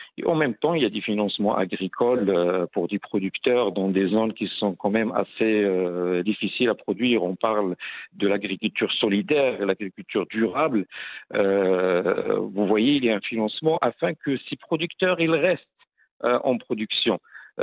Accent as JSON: {"language": "French", "country": "Morocco", "said": "je viens du Maroc."}